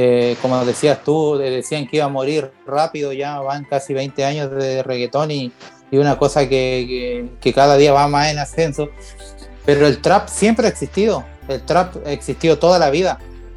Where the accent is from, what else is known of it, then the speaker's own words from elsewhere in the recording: Chile; soy de Chile, tú mismo lo partiste hablando como chileno.